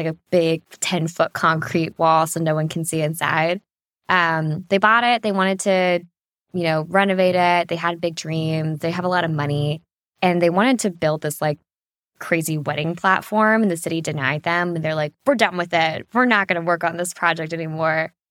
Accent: California, United States; I love California. I'm from the Bay Area.

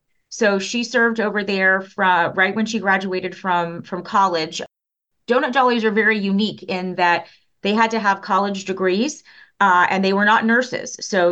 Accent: Florida, United States; I was born and raised in Hillsborough County, and I always learned that Hillsborough County is the same size as Rhode Island.

